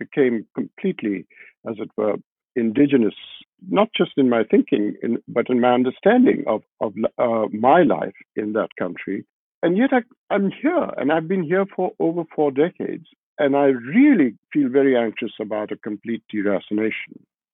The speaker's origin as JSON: {"language": "English", "country": "India", "said": "I'm an Indian, as you might know, and I feel very strongly Indian. You know, I grew up in a very Anglo home, and I think a lot of my life has been a reaction to that home. And I feel very strongly rooted in India"}